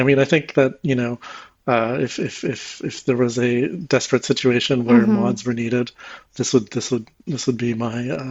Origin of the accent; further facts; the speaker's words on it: Canada; also born or lived in United Kingdom / Germany; now in Switzerland; I am from Canada originally. I finished my PhD in materials chemistry in 2015, I guess. And then since then, I have been living in Europe